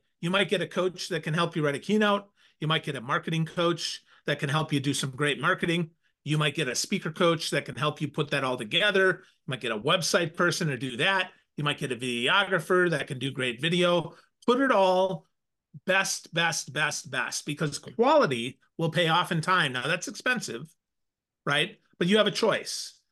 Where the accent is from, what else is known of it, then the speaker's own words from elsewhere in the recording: Crivitz, Wisconsin, United States; Crivitz, Wisconsin. There's a sister city in Germany called Crivitz, C-R-I-V-I-T-Z.